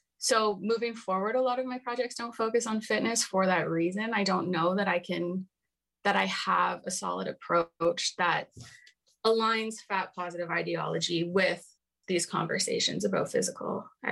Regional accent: Toronto, Ontario, Canada; now in Vancouver, Canada; when I first moved to Vancouver, I'm from Toronto, and I moved out here

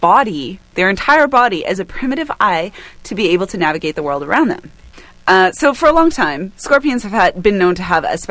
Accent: British Columbia, Canada; where I grew up in the South Okanagan

